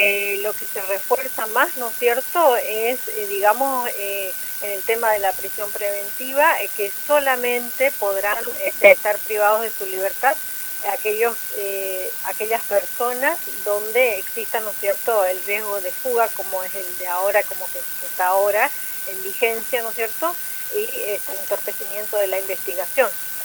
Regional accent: Bellavista, Corrientes, Argentina; De allí me trasladé a la ciudad de Bellavista, donde soy oriunda, donde tengo toda mi familia

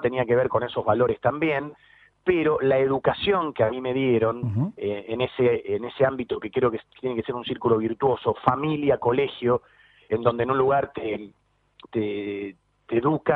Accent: Buenos Aires, Argentina; born there; Yo soy exalumno del Colegio Marista de Inmaculada Concepción. Yo nací en Parque de los Patricios, en un barrio de la Capital Federal

